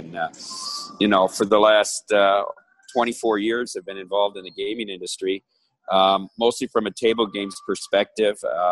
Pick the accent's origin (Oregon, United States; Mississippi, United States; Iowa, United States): Iowa, United States; I'm originally from Iowa.